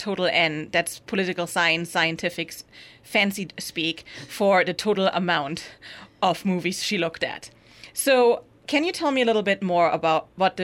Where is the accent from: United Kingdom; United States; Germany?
Germany; originally I'm from Germany, and in Europe overall, big government is not seen as something bad.